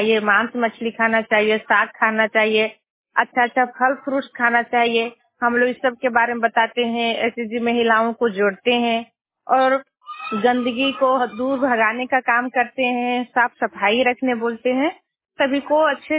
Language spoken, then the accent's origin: Hindi; Nawadi, Jharkhand, India; मेरा घर नवाड़ी पोस्ट दुपचा जिला कोडरमा की रहने वाली हूँ।